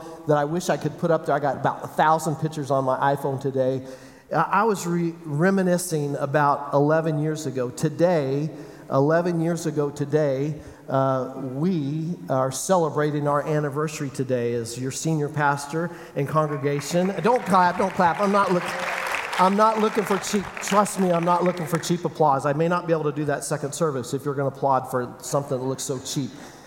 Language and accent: English; Kansas, United States; also born or lived in California; Heather and I grew up in Kansas. We'd lived in California for 15 years. But we'd grown up here.